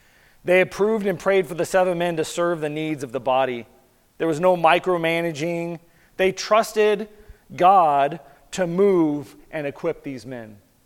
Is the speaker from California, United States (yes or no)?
yes; Salinas, California, United States; I remember I grew up in Salinas, California, and I went to swim lessons.